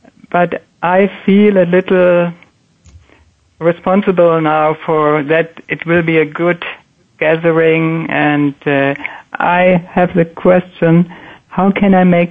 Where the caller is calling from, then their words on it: Hamburg, Germany; I'm calling in from Hamburg, Germany.